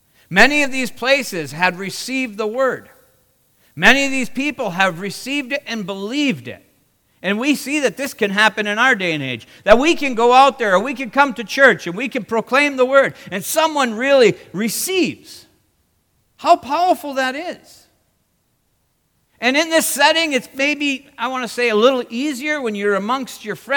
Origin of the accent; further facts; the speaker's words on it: Tapiola, Michigan, United States; it would be more or less like when I tell people, oh, no, I'm not from Houghton, I'm from Tapiola.